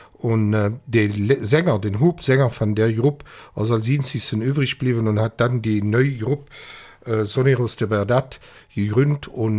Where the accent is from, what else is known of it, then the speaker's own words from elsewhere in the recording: Zug, Switzerland; wie ich als Zuger gesagt habe